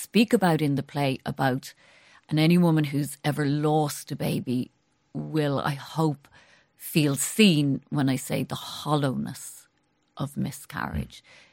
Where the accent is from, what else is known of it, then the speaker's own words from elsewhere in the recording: Ireland; Because I think as Irish, we're very good at the gallows humour.